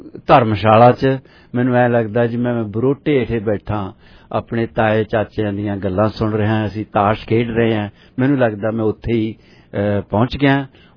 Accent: Chak Bhaika, Punjab, India; ਉਹ ਸਾਡੇ ਪਿੰਡ ਚੱਕ ਭਾਈਕਾ ਉਨ੍ਹਾਂ ਦੇ ਹਲਕੇ ਚ ਆਉਂਦਾ ਸੀ

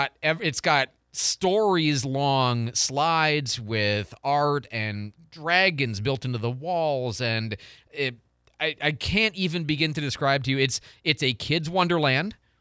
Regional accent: St. Louis, Missouri, United States; if you get a chance to go to St. Louis, okay, I'm bragging about my hometown.

